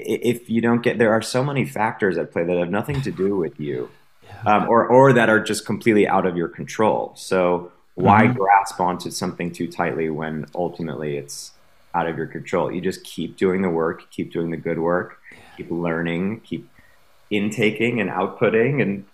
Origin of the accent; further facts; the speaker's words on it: Great Neck, New York, United States; I felt very much growing up in Great Neck, New York, that there was a kind of, this is the life you lead.